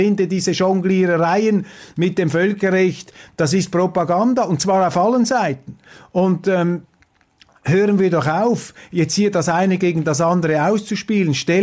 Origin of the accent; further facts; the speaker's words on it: Switzerland; vielleicht möchten die Deutschen das so haben, aber mir fällt das als Schweizer auf.